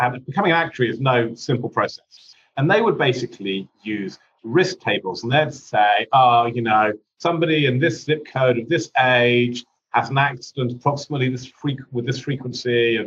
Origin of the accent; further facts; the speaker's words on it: United Kingdom; moved away as an adult; now in United States; So you may not be able to tell this from my accent, but I'm actually not American. I'm actually British, and I came to the US 3 years ago with a sports tech company.